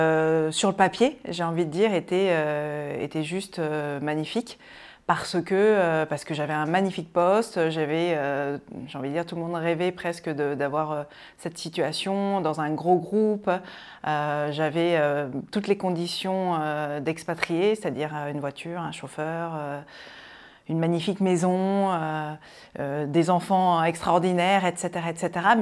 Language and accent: French; N'Djamena, Chad; also born or lived in Rochefort-sur-Mer, France; mes parents sont partis en Afrique pour vivre une expatriation et je suis arrivée à 3 mois au Tchad, à N'Djamena exactement.